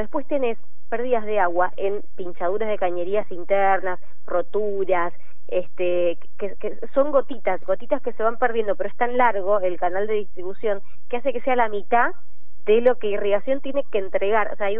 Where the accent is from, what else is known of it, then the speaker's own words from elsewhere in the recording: Mendoza, Argentina; Ese sería el número óptimo al que deberíamos llegar como mendocinos, por lo que es una zona desértica.